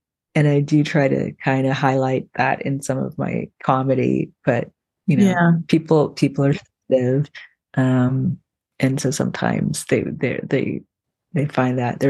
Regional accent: Toronto, Ontario, Canada; because obviously growing up in Toronto, there was a large, like most of us, a large diaspora that came over here.

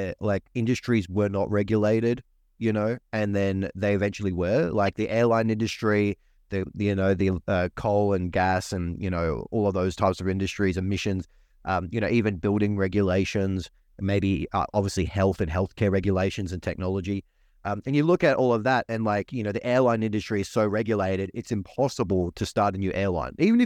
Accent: Australia; I'm an Australian, but in the US, it's a free country.

